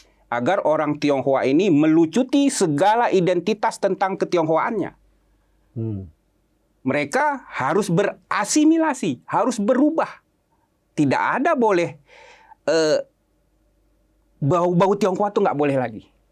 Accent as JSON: {"language": "Indonesian", "region": "Aceh", "country": "Indonesia", "said": "Tidak melulu saya sebagai orang Aceh berpikir tentang Aceh saja."}